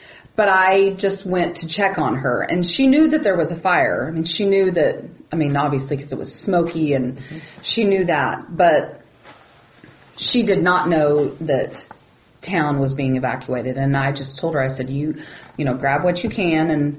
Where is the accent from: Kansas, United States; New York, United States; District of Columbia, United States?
Kansas, United States; Dodge City; I grew up in Dodge City.